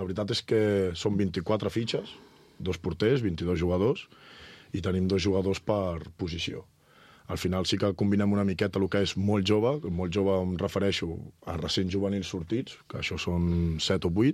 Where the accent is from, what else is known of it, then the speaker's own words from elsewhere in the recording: La Granada, Catalonia, Spain; Jo sóc de la Granada del Penedès.